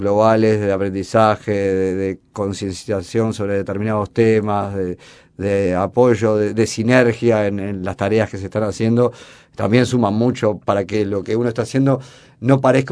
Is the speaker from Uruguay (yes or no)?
yes; Uruguay; Más allá del valor que como uruguayos les podamos dar